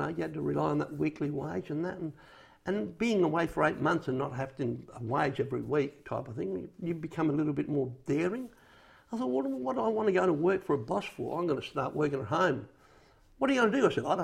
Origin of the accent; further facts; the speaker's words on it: Australia; born there; they could not believe that I was born in Australia.